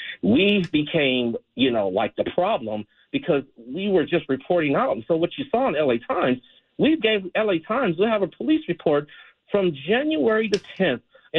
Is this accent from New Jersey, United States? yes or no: no; Los Angeles, California, United States; Coming from foster care, I'm from South LA.